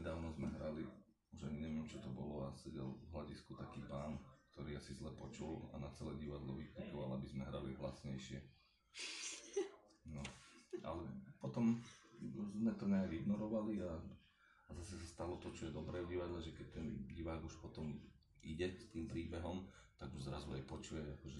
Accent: Trnava Region, Slovakia; pochádzam kúsok od Trnavy

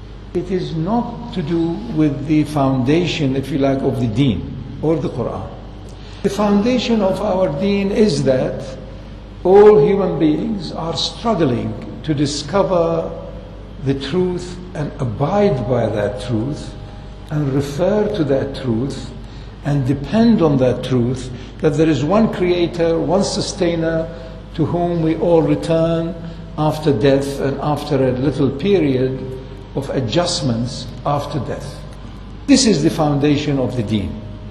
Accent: Iraq; I remember as a child growing up in Iraq, again the same way that we thought the usual rituals, the usual habits

